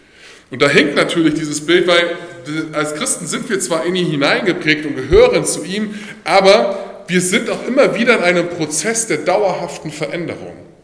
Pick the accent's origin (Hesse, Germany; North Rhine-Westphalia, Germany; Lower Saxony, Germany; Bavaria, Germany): Bavaria, Germany; so 50 Kilometer von dem Heimatdorf in Bayern, wo ich aufgewachsen bin und der auch nach NRW sich verschlagen hatte.